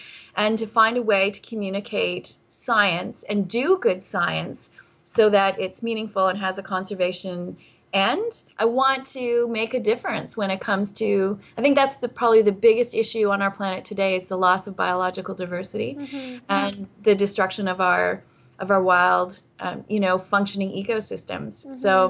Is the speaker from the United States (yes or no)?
no; North Bay, Ontario, Canada; So I grew up in North Bay, Ontario. We skied and canoed.